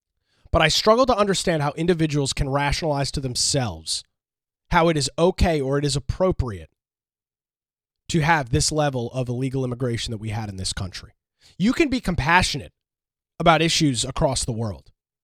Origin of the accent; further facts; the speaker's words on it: United States; born there; Every day, I am grateful and fortunate that I was born and live in the United States of America.